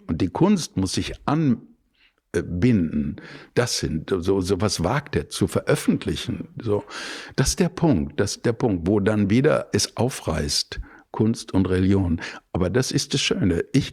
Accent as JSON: {"language": "German", "town": "Bottrop", "region": "North Rhine-Westphalia", "country": "Germany", "said": "und ich komme aus Bottrop"}